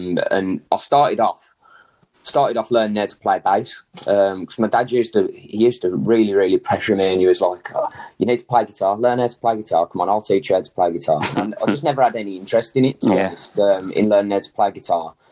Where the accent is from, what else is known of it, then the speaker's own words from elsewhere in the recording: Walsall, West Midlands, United Kingdom; I'm from Walsall, so not too far out of Birmingham.